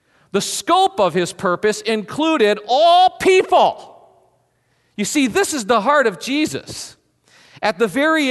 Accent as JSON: {"language": "English", "town": "Cassidy", "region": "Michigan", "country": "United States", "tie": "born or raised there", "said": "Years and years ago, when I was growing up in Cassidy, Michigan, Richard Nixon came to our town. It was an amazing time. I mean, our community was 2,000 people."}